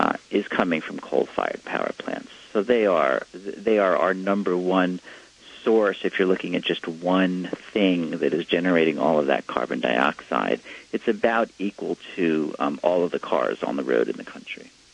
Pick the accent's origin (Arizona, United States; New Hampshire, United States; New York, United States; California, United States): New York, United States; New York City; And growing up in New York City, I had no idea.